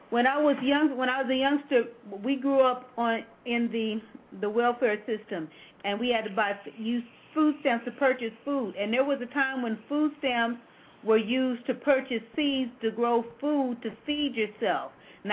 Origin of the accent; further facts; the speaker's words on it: Los Angeles, California, United States; And I grew up in Southern Cal in L.A.